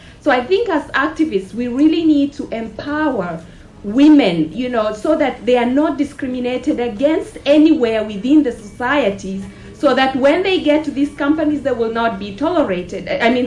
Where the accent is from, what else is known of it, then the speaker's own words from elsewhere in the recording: Kenya; now in New York, United States; I'm from Kenya and I live here in New York.